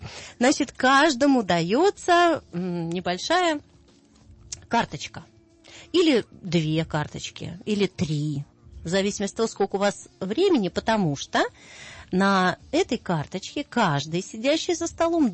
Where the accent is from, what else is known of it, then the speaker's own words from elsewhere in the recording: Russia; мы вернулись из Грузии на родину, в Россию